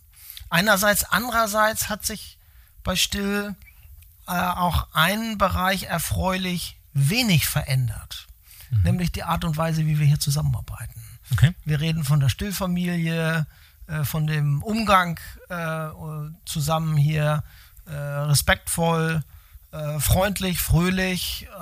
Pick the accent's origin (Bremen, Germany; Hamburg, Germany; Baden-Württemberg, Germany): Hamburg, Germany; also born or lived in abroad; viele Jahre auch im Ausland, aber seit 2005 schon wieder in meiner alten Heimat in Hamburg.